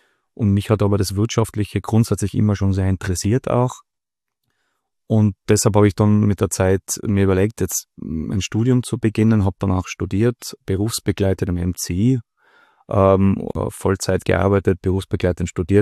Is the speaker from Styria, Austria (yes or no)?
no; Innsbruck, Tyrol, Austria; ich bin Innsbrucker, bin da auch aufgewachsen.